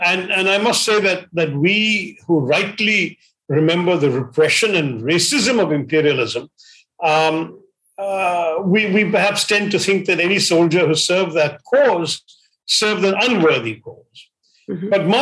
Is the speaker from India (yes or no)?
yes; India; as an Indian standing in the soil of Jerusalem and looking at these names, Hindu, Muslim, Sikh names